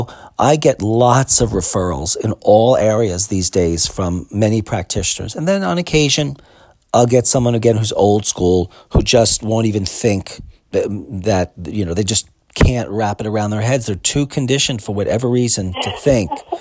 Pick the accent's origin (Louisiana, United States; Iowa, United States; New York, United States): New York, United States; Brooklyn; I grew up in Brooklyn, so I was ready to go.